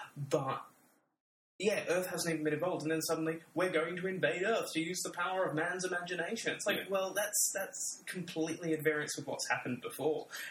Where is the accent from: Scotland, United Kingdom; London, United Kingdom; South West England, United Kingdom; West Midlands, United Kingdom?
Scotland, United Kingdom; Glasgow; I'm Glaswegian, but Fraser does an Edinburgh accent. And so I sounded nothing like him, and I felt very bad about that.